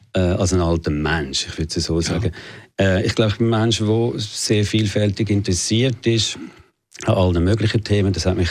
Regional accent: Oerlikon, Zurich, Switzerland; ich bin unter eher härteren Bedingungen, ein bisschen prekären Bedingungen aufgewachsen in Oehlike. Bin dort ins Primarschulhaus Öpfelbaum gegangen. Meine Mutter ist eine französische Jüdin

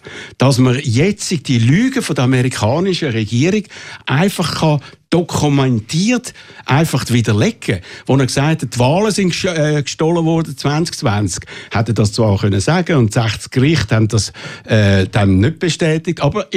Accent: Switzerland; Das könnten wir als Schweizer sowieso nicht bieten.

